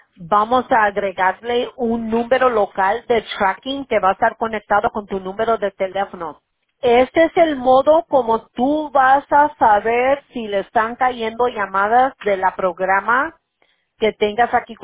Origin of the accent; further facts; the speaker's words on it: United States; Yo soy de los Estados Unidos. Mis abuelos eran de México.